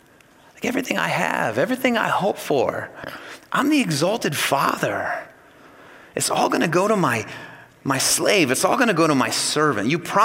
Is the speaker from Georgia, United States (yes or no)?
no; Ohio, United States; born there; also born or lived in Illinois; I was born in Ohio. I've spent several years in Illinois. And now my wife and my family and I, we've been in Iowa for almost a decade